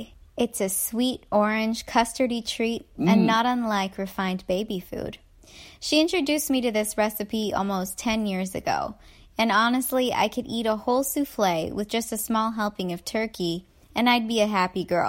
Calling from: Massachusetts, United States; And we're calling from Western Massachusetts.

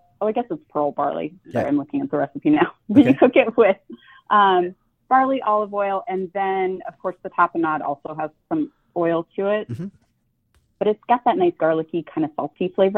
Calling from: Seattle, Washington, United States; I am well. I am calling from Seattle.

